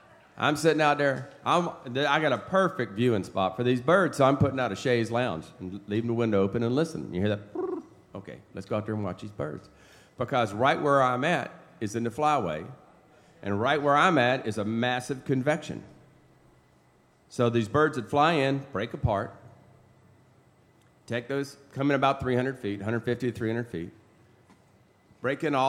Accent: Florida, United States; I'm a North Florida redneck, so you can take it with whatever. But I have watched birds my whole life. I grew up here in North Florida.

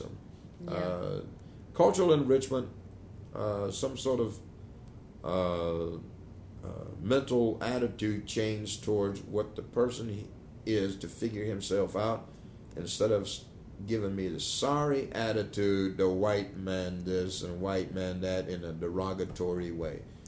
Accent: Florida, United States; I'm not an Indian. I never touched the shores of India yet. I'm a Miccosukee Indian, part Irish. And then we're tagged with the name Seminole.

